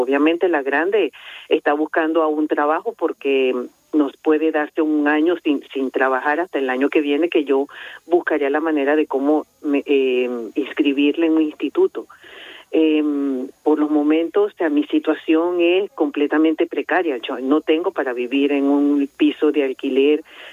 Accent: Venezuela; moved away as an adult; No, llegué huyendo de la situación de Venezuela y me vine sola con mis 2 hijas.

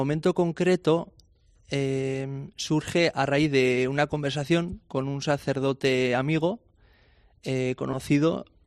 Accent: Huarte-Araquil, Navarre, Spain; En el pueblo, ¿no? Pues yo soy de Huerta Araquil, con mis amigos, deporte, tal.

